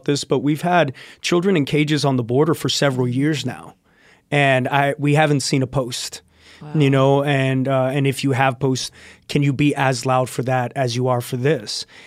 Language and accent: English; Texas, United States; and I grew up in South Texas, Santos, so 2 hours from the border.